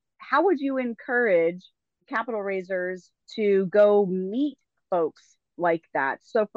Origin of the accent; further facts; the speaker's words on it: Seattle, Washington, United States; Well, technically I'm 100% remote now. So I'm primarily from the Pacific Northwest.